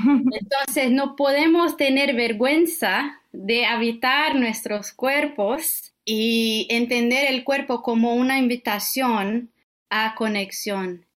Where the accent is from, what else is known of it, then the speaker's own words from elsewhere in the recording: Brazil; first language Portuguese; Spanish is a second language; Bueno, yo soy de Brasil. Ok, una cosa primero. Yo voy a intentar hablar mi portuñol y a veces no me acuerdo de las palabras en español